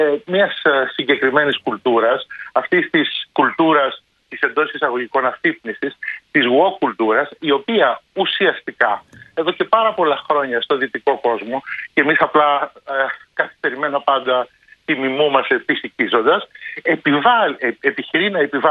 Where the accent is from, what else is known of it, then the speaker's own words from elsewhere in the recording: Greece; είναι τραγικό να αποδομούμε ως Έλληνες την εθνική μας ταυτότητα και τα στοιχεία που την απαρτίζουν.